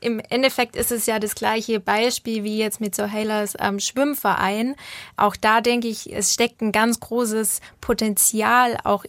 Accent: Baden-Württemberg, Germany; Ich komme aus dem Oberschwäbischen und wir haben den Heiligen Berg, den Bussen nennt sich der.

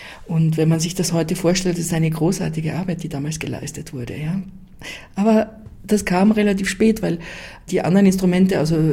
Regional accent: Graz, Styria, Austria; Nein, in Graz, in meiner Heimatstadt Graz, ja genau, ich komme aus Graz.

